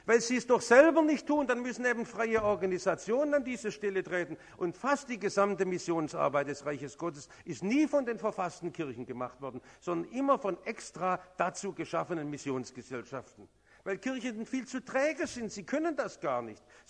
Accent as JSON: {"language": "German", "country": "India", "said": "die das Evangelium bei uns in Indien bekämpfen und sagen, das ist doch egal, das ist doch Sozialarbeit. Und die wissen gar nicht, was sie uns damit antun."}